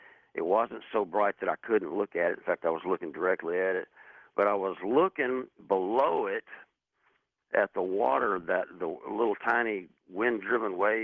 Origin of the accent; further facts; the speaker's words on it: Lake Charles, Louisiana, United States; also born or lived in New Orleans; I'm from Lake Charles, and I used to live in New Orleans.